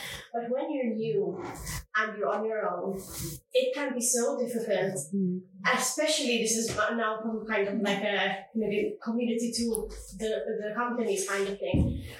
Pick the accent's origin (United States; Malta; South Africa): Malta; So for context, I'm from Malta, and when I was living there